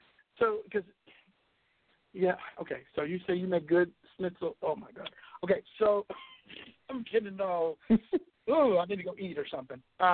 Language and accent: English; Louisiana, United States; See, I grew up in Louisiana, and so I'm just used to eating some good food.